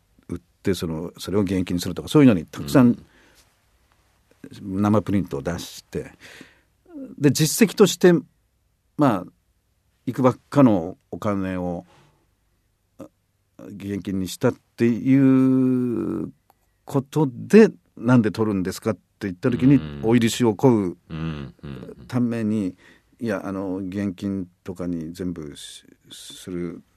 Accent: Tokyo, Japan; 僕は東京まで東京育ちでこの震災には会ってなくて家族が東北に住んでたわけではないんですが、

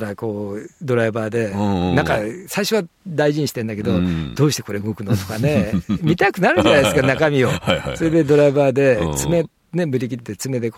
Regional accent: Kyobashi, Tokyo, Japan; 僕東京の京橋というところで生まれ育ったわけですよ。

